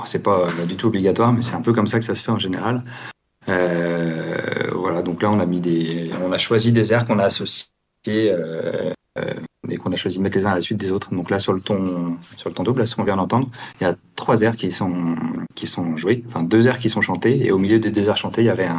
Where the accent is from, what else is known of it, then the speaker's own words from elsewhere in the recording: Brest, Brittany, France; moi, je viens de Brest, Anne-Cécile et Catel, elles sont dans les Monts d'Arrée. Donc, on vient plutôt de l'ouest de la Bretagne, plutôt du nord-ouest de la Bretagne.